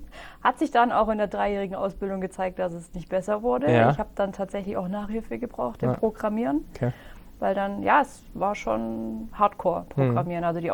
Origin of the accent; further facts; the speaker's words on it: Öschelbronn, Baden-Württemberg, Germany; Ich bin gebürtige Öschelbronnerin.